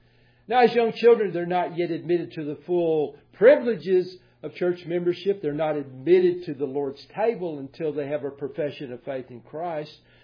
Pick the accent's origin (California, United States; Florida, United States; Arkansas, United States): Arkansas, United States; because I'm from Arkansas. I was going to college in Mississippi State, near the Alabama border. So I was going to be far away from home.